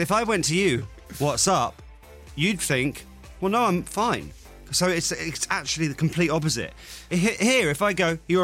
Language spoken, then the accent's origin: English; West Midlands, United Kingdom; My husband's from Derby, I'm from Staffordshire.